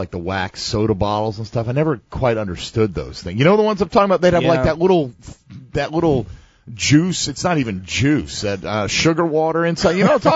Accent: Milford, Connecticut, United States; moved away; also born or lived in Florida; We used to live. I grew up in Connecticut. Right. And we moved in 1978 to Florida.

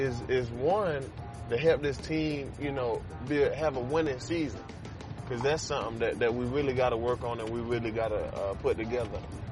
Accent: Georgia, United States; Man, if you really, you know, I'm from South Georgia.

